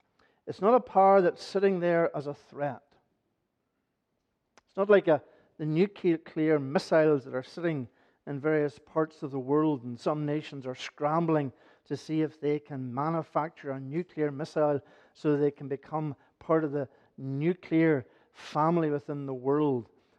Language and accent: English; Northern Ireland, United Kingdom; Growing up in Northern Ireland